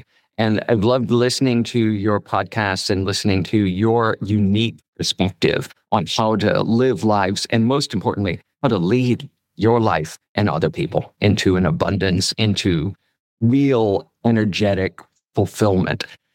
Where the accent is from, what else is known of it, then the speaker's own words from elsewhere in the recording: New Orleans, Louisiana, United States; moved away as an adult; now in New York City, United States; I moved from New Orleans, which is an incredible city to be from, right? I moved from New Orleans filled with great food, great music, great people, great energy. And I moved to New York City because I wanted a career in show business